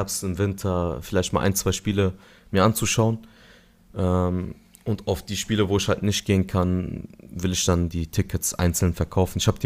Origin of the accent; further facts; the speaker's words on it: Adana, Turkey; Adana, aus meiner Heimatstadt.